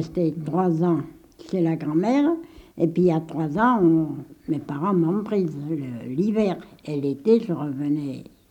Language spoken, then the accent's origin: French; Rayade, Occitanie, France; Et j'ai été élevée à Rayade, en dessous de Montézic, par ma grand-mère.